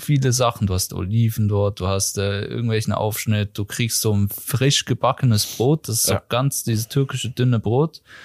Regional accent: Switzerland; als Schweizer

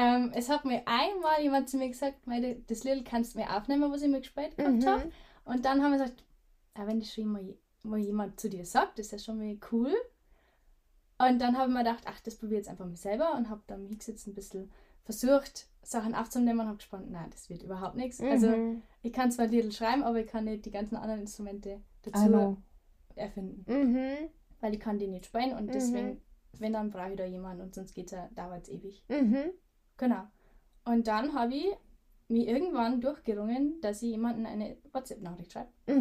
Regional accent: Dickendorf, Germany; ich komme aus Dickendorf, bin 29 Jahre alt

